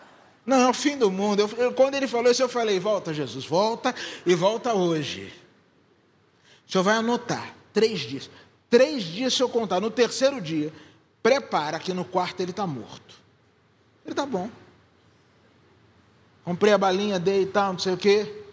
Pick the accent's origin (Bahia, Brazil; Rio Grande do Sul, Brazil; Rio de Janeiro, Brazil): Rio de Janeiro, Brazil; Aí, eu, suburbano que sou, da Penha, esculachei.